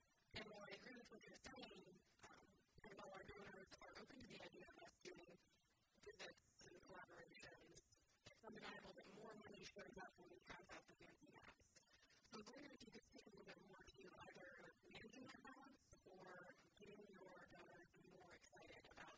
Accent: St. Louis, Missouri, United States; Hi, I'm from St. Louis

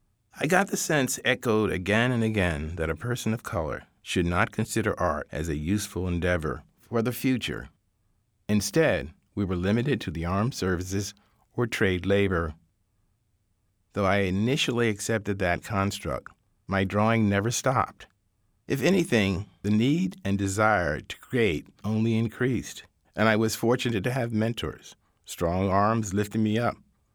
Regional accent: Philadelphia, Pennsylvania, United States; Growing up in Philadelphia in the 1940s, I was very much aware of racial separation.

